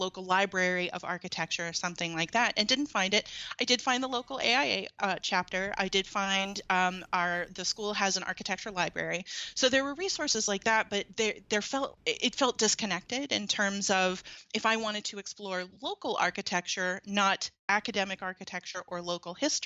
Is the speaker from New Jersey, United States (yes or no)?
no; Atlanta, Georgia, United States; I grew up in Atlanta, in suburban Atlanta.